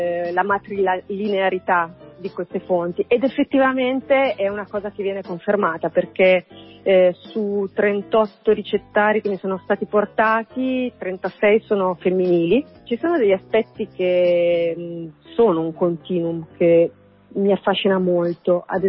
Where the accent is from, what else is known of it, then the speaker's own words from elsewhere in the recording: Rimini, Emilia-Romagna, Italy; io sono di Rimini